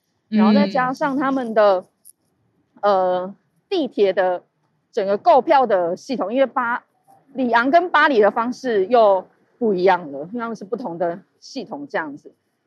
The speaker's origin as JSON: {"language": "Chinese", "country": "Taiwan", "said": "我不是日本人，我是台湾人这样子。"}